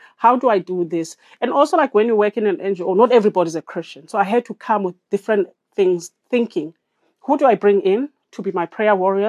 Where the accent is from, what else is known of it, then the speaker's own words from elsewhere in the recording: Crossroads, Western Cape, South Africa; So I was born in Guguletu, I like to call it Juju Letoa, and I grew up in Crossroads.